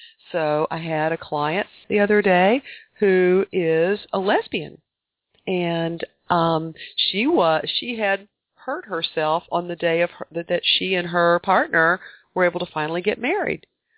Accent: Deep South, United States; Just understand that I was born and raised in the Deep South, which was, up to when I was in high school, extremely segregated.

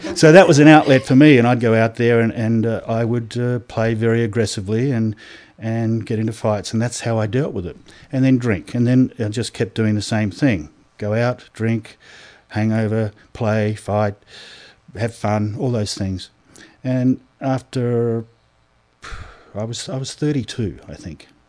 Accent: Australia; Yeah, being born and bred in Australia, Life down there is one big party most of the time.

